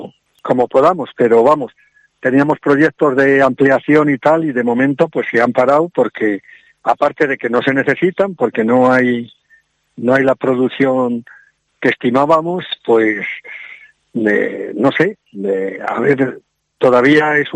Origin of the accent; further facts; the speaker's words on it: Zamora, Castile and León, Spain; mayoritariamente somos de aquí, de Zamora.